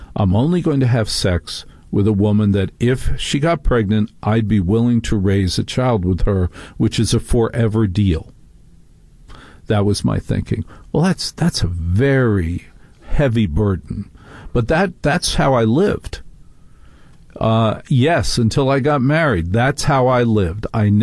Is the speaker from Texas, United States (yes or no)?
no; New Jersey, United States; I mean, growing up in New Jersey, this never was an option.